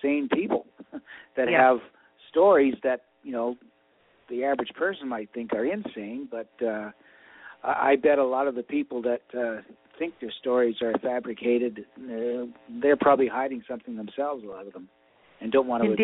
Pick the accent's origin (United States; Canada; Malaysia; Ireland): Canada; When I was growing up in Canada, they were Cole's Notes.